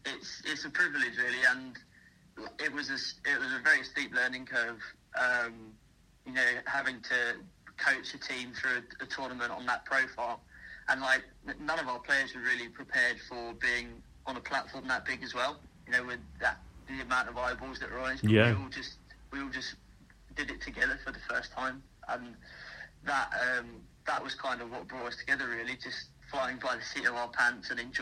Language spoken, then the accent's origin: English; South East England, United Kingdom; because when I was a child, we were based in Kent, where there was very little rugby league about 20 years ago, I'm talking.